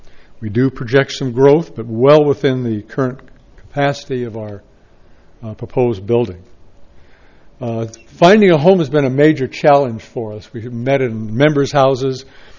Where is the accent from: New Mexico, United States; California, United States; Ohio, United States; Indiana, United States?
California, United States; Cambria; I'm from Cambria.